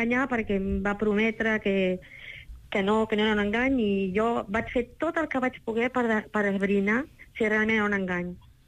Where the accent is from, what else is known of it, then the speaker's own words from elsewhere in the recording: Barcelona, Catalonia, Spain; O sigui, com jo soc de Barcelona, vaig esbrinar-ho per tot arreu.